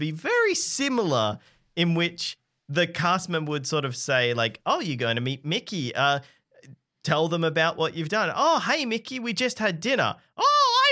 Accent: Australia; being Australian theme park goers

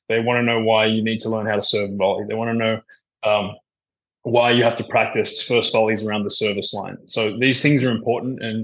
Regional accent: Melbourne, Victoria, Australia; also born or lived in Sydney; I was born in Sydney, and then I moved to Melbourne around 11.

